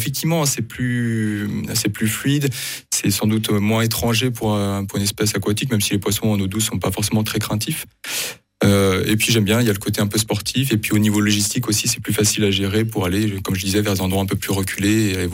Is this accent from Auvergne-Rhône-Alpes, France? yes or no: yes; Annecy, Auvergne-Rhône-Alpes, France; born there; je suis né à Annecy, donc il y avait le lac d'Annecy juste à côté en France, en Haute-Savoie